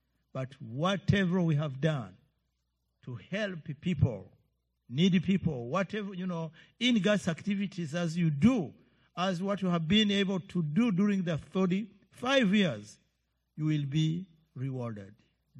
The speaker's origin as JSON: {"language": "English", "country": "Burundi", "said": "I come from Burundi, and Burundi is located in Central Africa between DRC Congo, Rwanda, and Tanzania. It is a tiny country."}